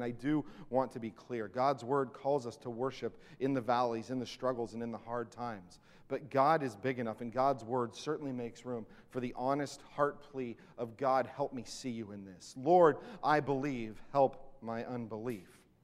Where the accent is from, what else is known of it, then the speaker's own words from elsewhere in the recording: Santa Clarita, California, United States; Now, growing up in Santa Clarita, as you can imagine, I knew almost nothing about sheep. We just didn't have them there.